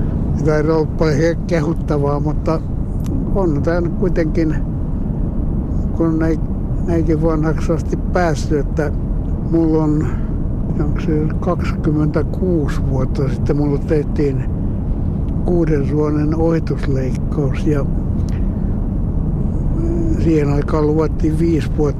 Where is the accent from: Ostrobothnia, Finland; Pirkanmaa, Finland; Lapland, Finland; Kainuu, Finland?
Ostrobothnia, Finland; accent: Ostrobothnian; now in Helsinki, Finland; niin hän ärsyntyi aina, kun mä puhun Pohjanmaan murretta, niin sitä tuli puhuttua.